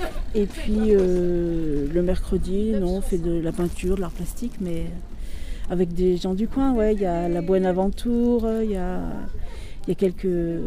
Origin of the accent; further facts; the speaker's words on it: Auvergne-Rhône-Alpes, France; Oui, je suis auvergnate.